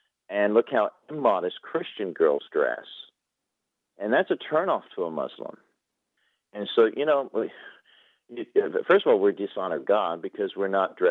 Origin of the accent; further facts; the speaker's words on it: United States; I spent most of my life as an American outside of America. You wouldn't know it from my accent, I know, but trust me, I used to have a British accent.